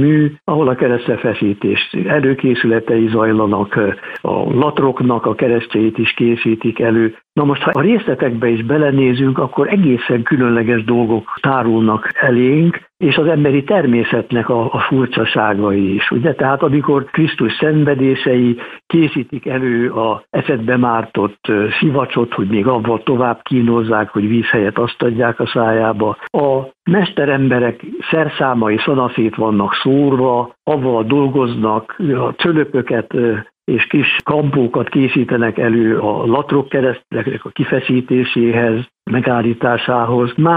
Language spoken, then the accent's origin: Hungarian; Hungary